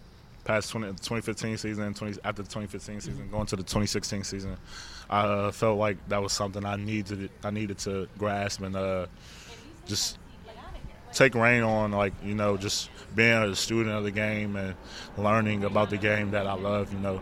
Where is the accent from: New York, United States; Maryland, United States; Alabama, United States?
Maryland, United States; also born or lived in Pensacola, Florida; Yeah, when I was little, real little, I grew up in Maryland, but I lived in Pensacola, Florida.